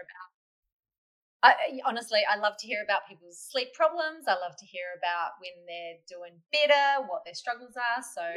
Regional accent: New Zealand; I'm a Kiwi in case you couldn't tell.

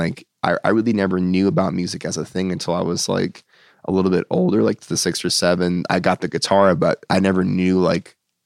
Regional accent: Washington, D.C. area, United States; So I'm from outside DC. I went to school in Ohio and then I moved here for

